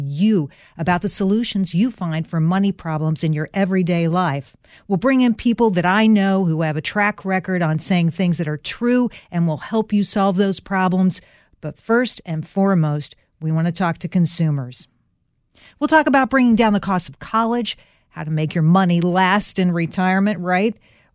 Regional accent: North Carolina, United States; I'm a coal miner's granddaughter. I'm from Western North Carolina, and we grew up in fairly tough circumstances in our family.

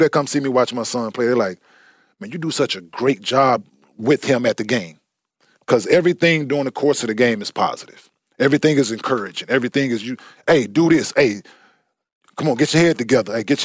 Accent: Dallas, Texas, United States; I grew up in Dallas.

